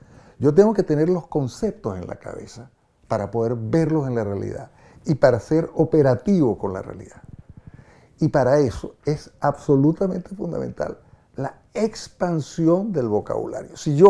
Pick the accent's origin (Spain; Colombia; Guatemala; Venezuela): Venezuela; en países como Venezuela, para mencionar mi país de origen, la lengua ha sido completamente desmontada